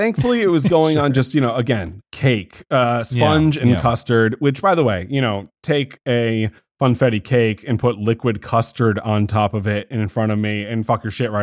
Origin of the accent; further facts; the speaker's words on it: New England, United States; And we grew up in New England